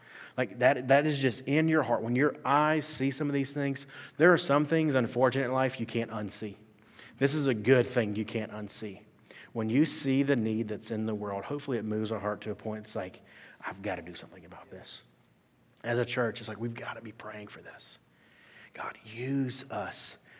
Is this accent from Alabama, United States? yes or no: yes; Alabama, United States; I grew up in South Alabama. I grew up in a small town that I don't even really tell people about. I grew up in a town that there was more livestock than people, and that's not a joke.